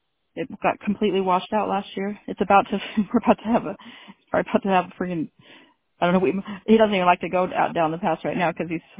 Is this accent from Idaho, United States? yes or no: yes; Idaho Falls, Idaho, United States; I grew up in Idaho Falls, Idaho, and I thought there was a lot of snow and cold there. It ain't nothing compared to Jackson Hole.